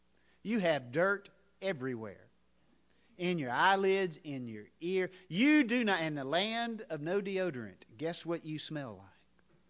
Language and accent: English; Mississippi, United States; as I was a young man growing up in North Mississippi, raised on a cattle farm